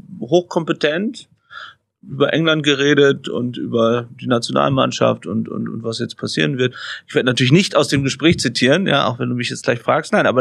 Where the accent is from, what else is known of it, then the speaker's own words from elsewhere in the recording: Emden, Lower Saxony, Germany; In Emden, in meiner Heimat.